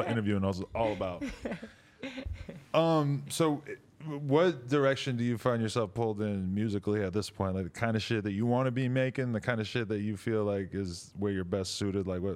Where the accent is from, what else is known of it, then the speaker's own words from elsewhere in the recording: New Hampshire, United States; because I grew up like in New Hampshire, so like Montreal is like a 6-hour drive away